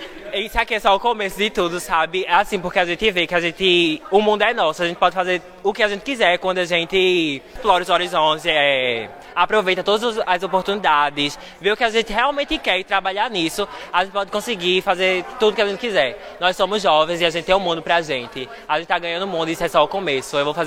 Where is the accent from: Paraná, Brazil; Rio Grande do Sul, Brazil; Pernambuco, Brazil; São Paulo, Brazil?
Pernambuco, Brazil; São Lourenço da Mata; now in Australia; Eu tenho 16 anos. Eu sou de São Lourenço, Pernambuco.